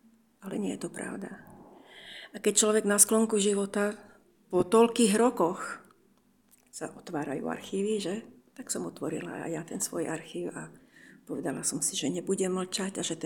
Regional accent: Trenčín, Trenčín Region, Slovakia; pretože ja som v podstate Trenčanka, je to takmer moje rodné mesto. To obdobie, ktoré sa v tej knižke spomína, som prežila v Trenčine.

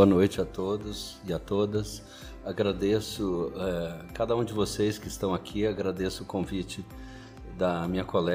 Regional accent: Rio de Janeiro, Brazil; also born or lived in Belém / Itajubá; Eu nasci no Rio de Janeiro, no final dos anos 60, e passei minha infância, parte da minha infância no Rio de Janeiro e outra parte em Belém do Pará. E depois eu mudei para o sul de Minas, para Itajubá, quase na fronteira com São Paulo.

